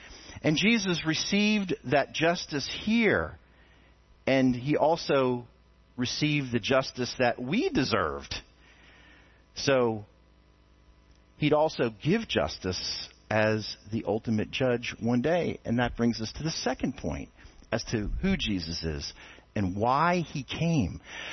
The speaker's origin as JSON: {"language": "English", "region": "New Jersey", "country": "United States", "said": "And I'm from New Jersey, so I'm cool with it."}